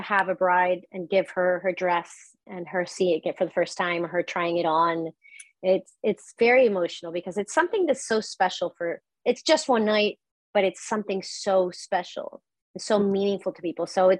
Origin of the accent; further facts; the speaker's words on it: Venezuela; I'm originally from Venezuela, but I didn't grow up there. I grew up everywhere because my dad worked for an American company, for the international part of an American company. So we moved around a lot. I lived in so many countries.